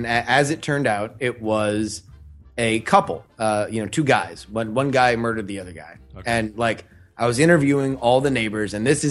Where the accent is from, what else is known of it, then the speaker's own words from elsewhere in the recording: Florida, United States; Hey, listen, man, again, I'm from Florida. Like, you got to embrace your state's nature.